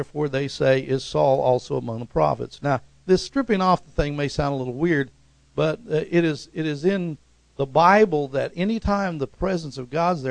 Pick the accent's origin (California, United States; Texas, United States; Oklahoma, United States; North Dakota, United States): Oklahoma, United States; Tulsa; I grew up in West Tulsa.